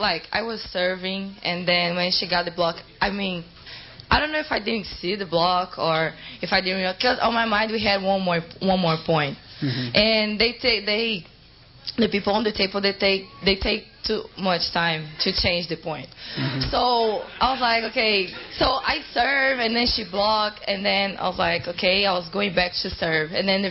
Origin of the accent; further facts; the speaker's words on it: Brazil; English is a second language; Even though I come from Brazil, that's my first national, like really national tournament.